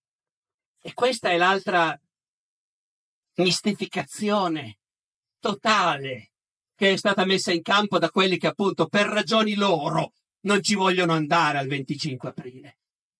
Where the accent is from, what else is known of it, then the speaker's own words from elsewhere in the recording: Piedmont, Italy; Conosco meglio quella delle mie parti in Piemonte.